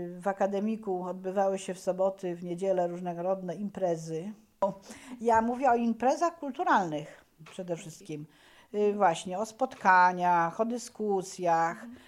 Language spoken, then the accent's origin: Polish; Nysa, Opole Voivodeship, Poland; w ogóle pochodzę z Nysy. W Nysie przypadały moje lata dzieciństwa. Tam chodziłam do szkoły podstawowej. Skończyłam to sławne liceum ogólnokształcące. Stamtąd pojechałam do Opola na studia.